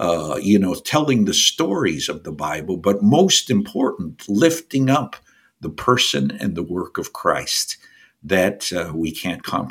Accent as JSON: {"language": "English", "town": "Phoenix", "region": "Arizona", "country": "United States", "said": "I am from Phoenix, Arizona. There are over 140,000 Native peoples in Phoenix."}